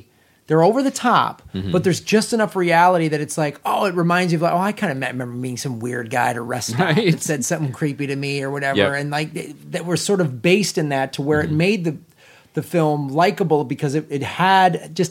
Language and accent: English; Chicago, Illinois, United States; now in Los Angeles, United States; I grew up in Chicago in the Midwest and everything. And when I moved here, and a buddy of mine moved to Koreatown.